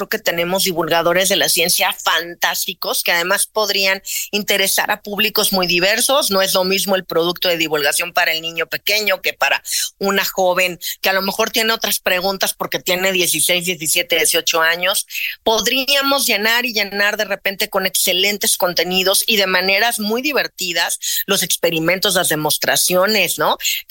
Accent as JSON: {"language": "Spanish", "country": "Mexico", "said": "Y nosotros mismos como público mexicano a veces lo consumimos este producto que viene del extranjero"}